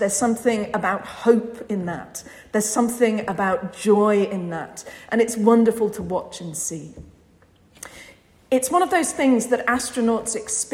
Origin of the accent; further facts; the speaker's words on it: Bournemouth, South West England, United Kingdom; I have a good friend who I grew up with in Bournemouth, in Dorset, which is where I was born, where I'm from.